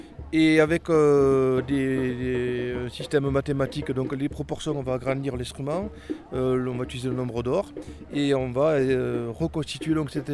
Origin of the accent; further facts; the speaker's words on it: Carcassonne, Occitanie, France; also born or lived in Foix; je suis moi-même ariégeois, je suis né dans les montagnes, dans les Pyrénées, à côté du château de Foix, j'ai grandi après à Carcassonne